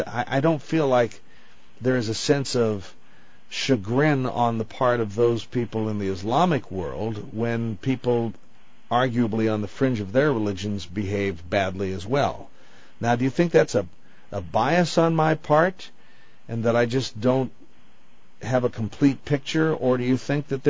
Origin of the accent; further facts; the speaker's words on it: United States; As a Western thinker, which differentiates me from Eastern thinkers, just in terms of worldview, as an American and as a Christian